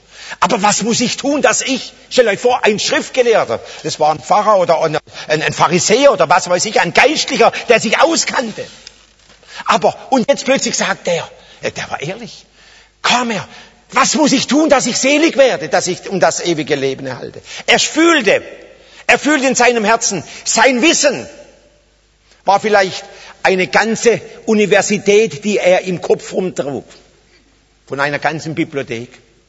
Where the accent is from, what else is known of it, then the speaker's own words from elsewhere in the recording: Karlsruhe, Baden-Württemberg, Germany; born there; Ich bin hier in Karlsruhe geboren. Ich bin in Karlsruhe geboren.